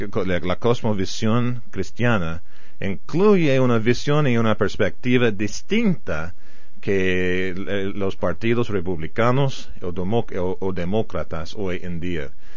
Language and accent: Spanish; United States; accent: gringo; Spanish is a second language; Discúlpeme de nuevo porque yo sé que hablo como gringo, muy imperfecto, y no he hablado en tanto tiempo